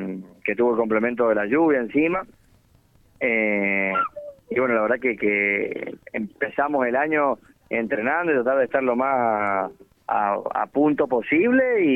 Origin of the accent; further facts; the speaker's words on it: Pocito, San Juan, Argentina; Exactamente, nacido en San Juan, en Pocito, que está a 30 kilómetros.